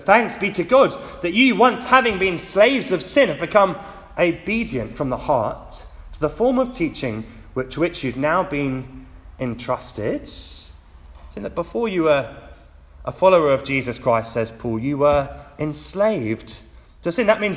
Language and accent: English; Petersfield, South East England, United Kingdom; I grew up in Petersfield, quite a long way away from the sea